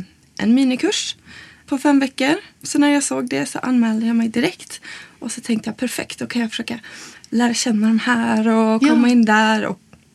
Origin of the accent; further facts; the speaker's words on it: Umeå, Västerbotten County, Sweden; Nej, jag kommer från Umeå.